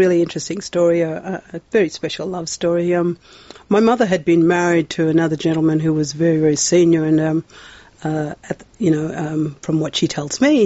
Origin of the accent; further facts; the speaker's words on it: Broome, Western Australia, Australia; born there; I was born in Broome, 1957.